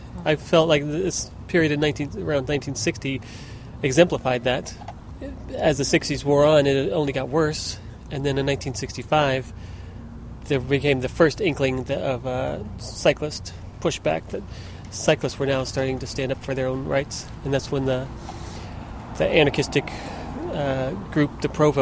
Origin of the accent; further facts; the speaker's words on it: San Francisco, California, United States; I was born in 1966, so I was 10 or 11 years old, and I grew up in San Francisco